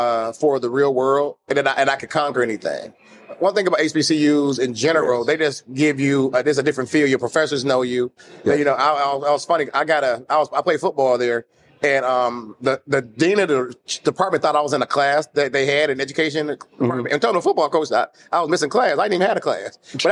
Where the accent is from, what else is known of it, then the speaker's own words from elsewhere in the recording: Detroit, Michigan, United States; but I'm from the Metro Detroit area.